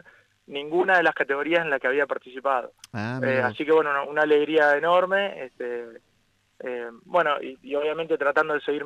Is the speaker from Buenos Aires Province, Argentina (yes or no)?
no; Venado Tuerto, Santa Fe, Argentina; yo tengo 34 años, hace 26 años que juego al deporte. Uh-huh. Yo soy oriundo de Venado Tuerto y hace unos 15 años más o menos estoy en la ciudad.